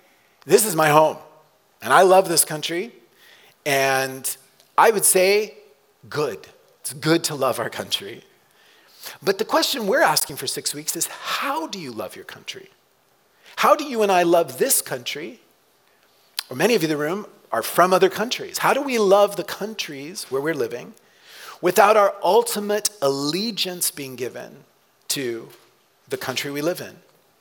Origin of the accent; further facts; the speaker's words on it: Texas, United States; also born or lived in Oklahoma / South America; I mentioned last week that I grew up in Texas and Oklahoma. My parents were missionaries. We spent some years in South America.